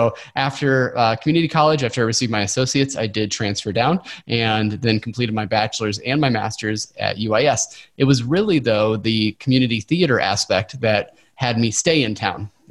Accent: Illinois, United States; I'm actually from the Quad City area, so I actually followed my brother down here a little bit.

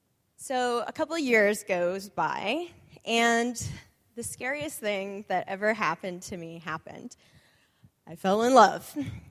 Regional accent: Seattle, Washington, United States; I mean, we're from Seattle. We know this.

